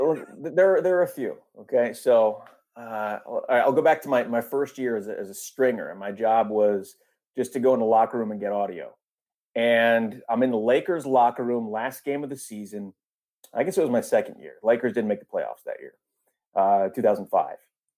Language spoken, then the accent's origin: English; New York City, New York, United States; growing up in New York, getting to call a game at Madison Square Garden was like one of the highlights of my life. Man, I grew up going to MSG and watching the Knicks